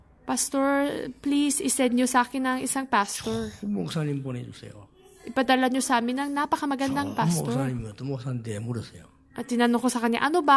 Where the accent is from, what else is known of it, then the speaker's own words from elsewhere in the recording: South Korea; Pero ginagawa ko ito dahil isang Korean ako.